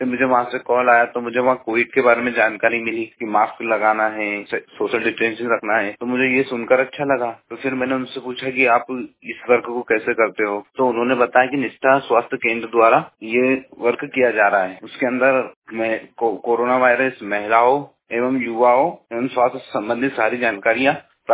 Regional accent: Khandwa, Madhya Pradesh, India; मैं खंडवा का रहने वाला हूँ।

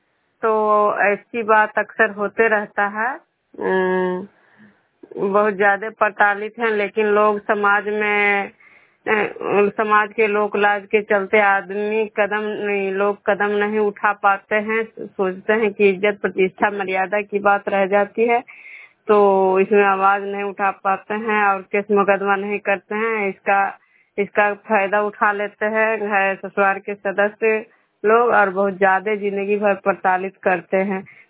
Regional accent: Bishnupur, Bihar, India; मैं बिष्णुपुर ग्राम खजरा पंचायत नालंदा जिला रंगनवसा प्रखंड के निवासी हूँ।

